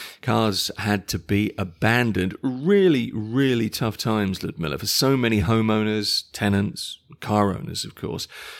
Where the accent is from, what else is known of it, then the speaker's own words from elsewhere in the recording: England, United Kingdom; weather, which is going to make me very comfortable as an English person, it's what I know how to discuss.